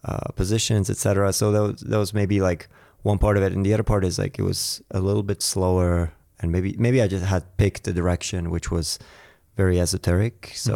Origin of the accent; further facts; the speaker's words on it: Germany; also born or lived in Armenia / Canada; now in United Kingdom; So I was born in Armenia, grew up outside between Germany, Canada, and then moved to the UK.